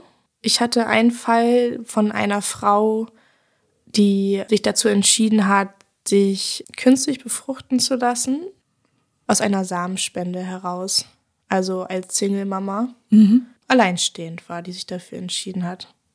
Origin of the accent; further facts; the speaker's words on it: Hamburg, Germany; aufgewachsen bin ich in Hamburg.